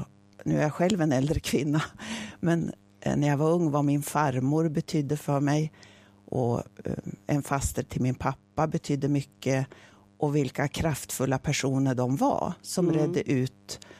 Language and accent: Swedish; Gävle, Gävleborg County, Sweden; trots att jag har vuxit upp i Gävle. Men det var ju på västra sidan av stan, så att säga, bakom regementet på Fredriksdalsvägen först och sen i Fridhem.